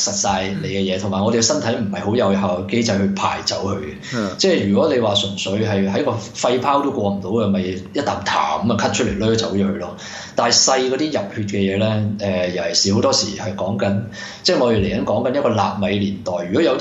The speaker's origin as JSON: {"language": "Cantonese", "region": "Guangdong", "country": "China", "said": "其實你可以用一個我哋廣東人比較形象啲嘅"}